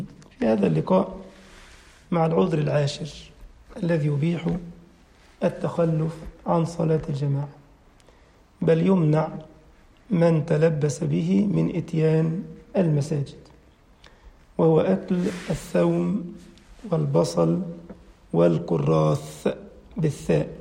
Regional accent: Egypt; وجدنا ان الكثير من الاكلات لها اسم عندنا في مصر وعندكم باسماء مختلفة

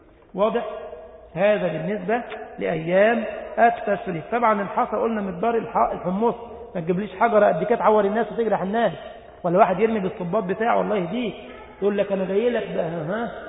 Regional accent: Egypt; now in Germany; قلت له طب الله يرضى عليك يا ابو عمر، … برضه من مصر، امام في المانيا.

